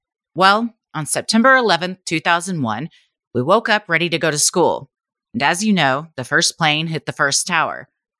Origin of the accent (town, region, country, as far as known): San Diego, California, United States; born or raised there